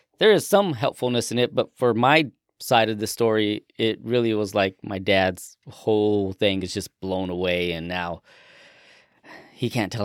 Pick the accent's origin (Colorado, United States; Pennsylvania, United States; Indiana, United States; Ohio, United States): Colorado, United States; Yeah, we're just from Colorado.